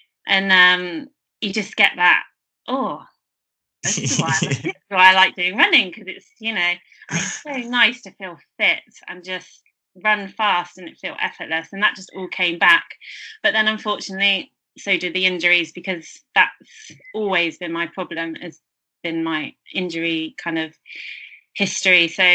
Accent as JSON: {"language": "English", "town": "Bournemouth", "region": "South West England", "country": "United Kingdom", "lives_now": "Whitley Bay, United Kingdom", "said": "I'm originally from Bournemouth, but I'm very lucky to still live near the seaside here up in Whitley Bay."}